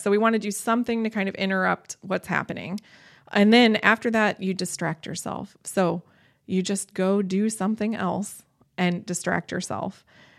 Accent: Indiana, United States; now in Seattle, United States; I just wanted to get out of the Midwest. I'm from Indiana originally. So I got out to Seattle working in an orthopedic clinic.

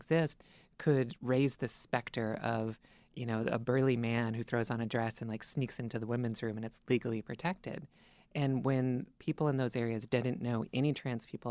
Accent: the South, United States; I'm from the South. Like, my family's in North Carolina and Mississippi. So I was going home to North Carolina right during the height of HB2

